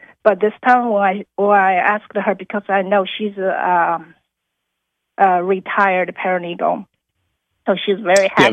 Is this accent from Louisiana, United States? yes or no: yes; Louisiana, United States; I'm from Louisiana. We are forming a small group inside Louisiana to do home study.